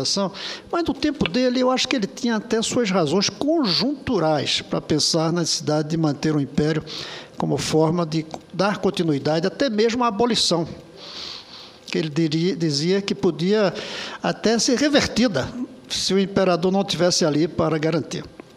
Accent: Brazil; eu falo como brasileiro

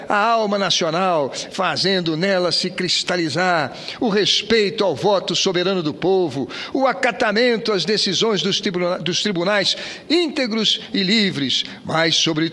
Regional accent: Rio de Janeiro, Brazil; porque a mãe do PAC fez muito pela minha terra. Quando assumi esse Senado, o Rio de Janeiro tinha taxa de desemprego de 20%.

